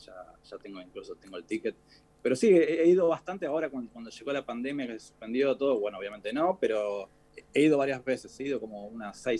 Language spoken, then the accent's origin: Spanish; Argentina; moved away; yo cuando le digo que soy de Argentina